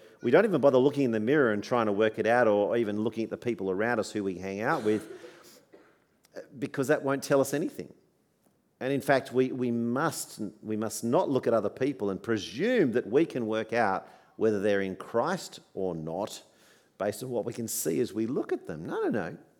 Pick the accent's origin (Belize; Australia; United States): Australia; My passport declares I'm Australian. This is my realm. Regardless of where my body is, Australia is where I belong